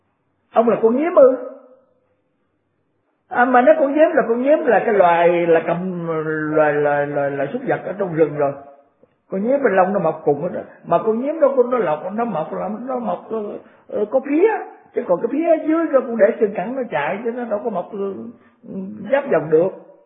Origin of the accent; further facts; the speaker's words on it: South Vietnam, Vietnam; tôi trước kia, khi mà tôi chưa hồi nhỏ đó, tôi ở miền Nam này